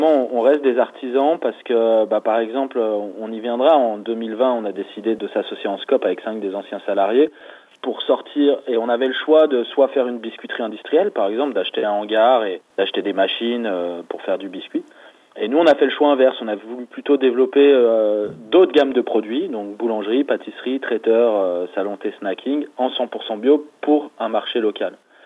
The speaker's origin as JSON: {"language": "French", "town": "Annecy", "region": "Auvergne-Rhône-Alpes", "country": "France", "said": "comme vous avez dit, je viens d'Annecy, mais..."}